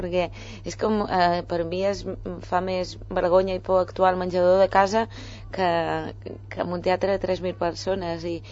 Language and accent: Catalan; Catalonia, Spain; now in Madrid, Spain; hi ha molta gent que es pensa, no sap que sóc catalana.